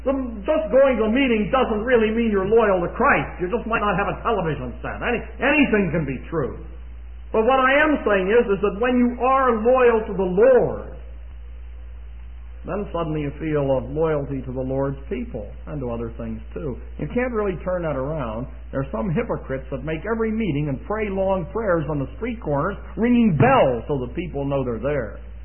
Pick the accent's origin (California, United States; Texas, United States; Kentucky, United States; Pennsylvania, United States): Pennsylvania, United States; I was raised near Pittsburgh, and I was faithful to those wretched Steelers for years and years and years.